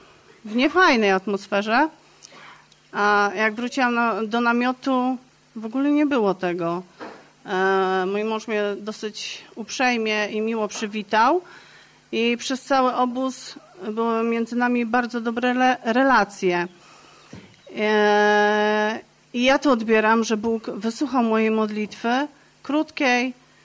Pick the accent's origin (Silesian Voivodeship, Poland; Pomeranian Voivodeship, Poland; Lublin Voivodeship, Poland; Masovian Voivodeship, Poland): Pomeranian Voivodeship, Poland; Malbork; Jestem z Malborka i jestem piąty raz tutaj na obozie